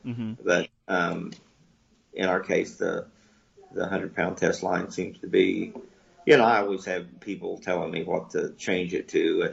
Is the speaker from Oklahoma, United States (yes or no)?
yes; Oklahoma, United States; But yeah, we deep fat fry everything. I'm from Oklahoma, and I thought that was the way you ate everything.